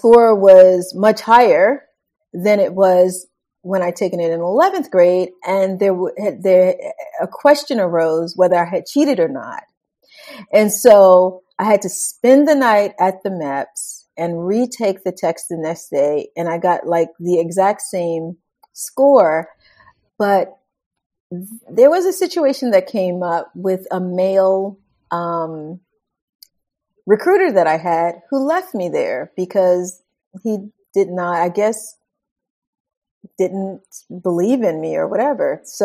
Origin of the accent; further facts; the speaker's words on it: Washington, District of Columbia, United States; born there; I was born right here in Washington, D.C. In 1968, actually.